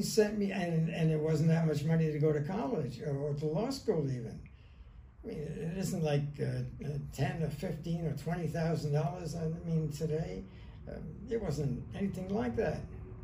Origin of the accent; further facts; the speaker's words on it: Brooklyn, New York, United States; I came from... I'm a New Yorker.